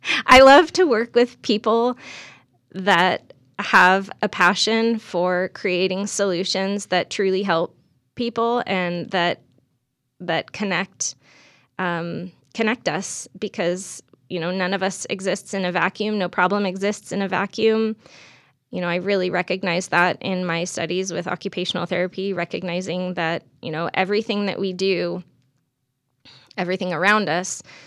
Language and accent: English; California, United States; also born or lived in San Diego / Bay Area / Central Valley / Santa Ana; I grew up all over California, San Diego, Bay Area, Central Valley. I lived in Orange County, California for a while. That's where I went to college. I lived in Santa Ana for about the better part of 10